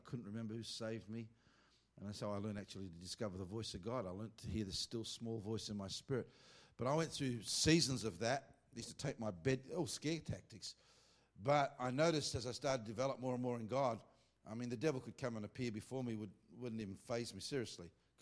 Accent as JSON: {"language": "English", "country": "Australia", "lives_now": "United States", "said": "I'm from Australia."}